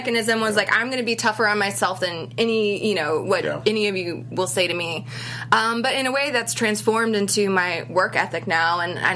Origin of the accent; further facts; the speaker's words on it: Boston, Massachusetts, United States; But it's a character, and you know, I'm from Boston.